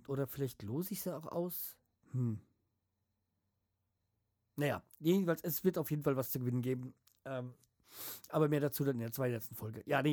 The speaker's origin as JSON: {"language": "German", "region": "Hesse", "country": "Germany", "said": "Okay, ich bin Hesse, ich darf Schwachsinn labern."}